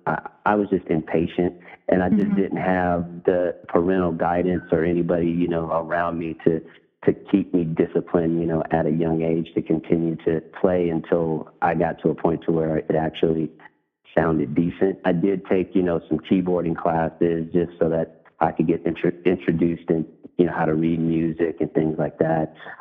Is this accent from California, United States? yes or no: yes; California, United States; also born or lived in Louisville; So I when I moved from Louisville at seven, I stayed there in California until I was, you know, in my mid-20s.